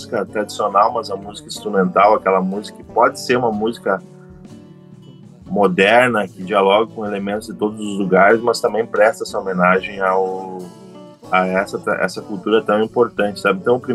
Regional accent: South Region, Brazil; quando eu saí do Sul, assim, quando eu tive uma...

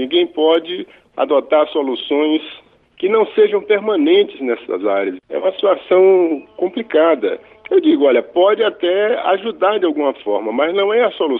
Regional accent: Rio Branco, Acre, Brazil; onde eu me criei, em Rio Branco, na rua Marechal Deodoro.

